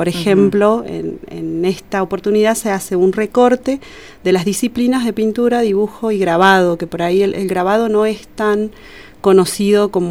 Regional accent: San Juan, Argentina; Yo nací en San Juan hace, creo que esto ya lo charlamos, yo dije que nací en San Juan hace pocos años.

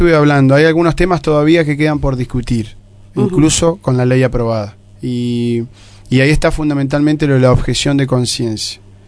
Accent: La Plata, Buenos Aires Province, Argentina; born there; Y aparte, acuérdense, yo nací en La Plata.

